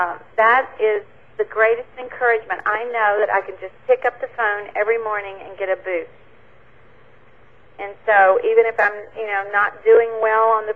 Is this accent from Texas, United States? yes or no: yes; Horseshoe Bay, Texas, United States; I'm from Horseshoe Bay, Texas, and I'm new to the program